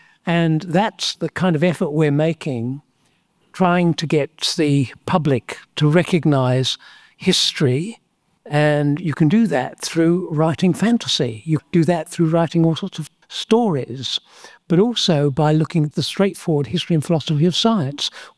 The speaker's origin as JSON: {"language": "English", "region": "London", "country": "United Kingdom", "tie": "born or raised there", "said": "when I was growing up in London"}